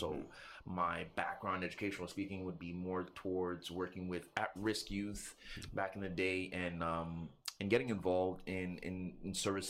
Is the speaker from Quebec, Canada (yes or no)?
yes; Montreal, Quebec, Canada; I grew up in Little Burgundy, actually. Mm-hmm. 811 apartment 3, St. Martin Street.